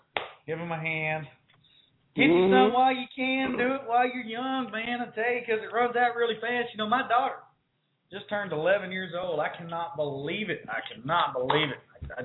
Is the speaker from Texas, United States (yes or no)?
yes; Texas, United States; And you know, coming from a small town myself, Justin, I grew up in West Texas, you know, and out there it's just the way that it is, you know.